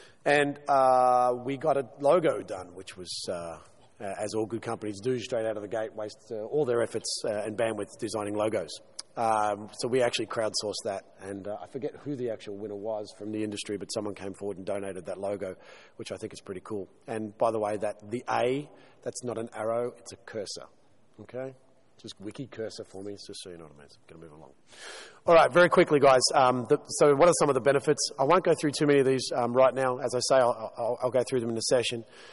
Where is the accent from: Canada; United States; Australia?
Australia; Clearly, I'm Australian.